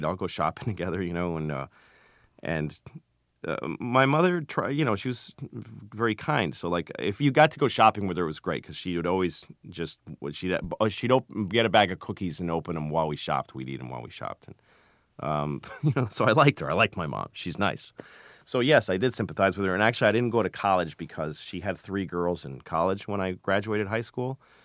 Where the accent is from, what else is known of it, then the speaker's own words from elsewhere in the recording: Boston, Massachusetts, United States; But I just loved stand-up my whole life, and I grew up in Boston